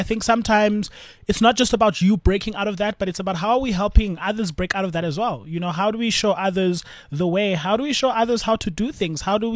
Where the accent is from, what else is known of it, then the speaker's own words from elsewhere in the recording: Langa, Western Cape, South Africa; because also we grew up as kids in Langa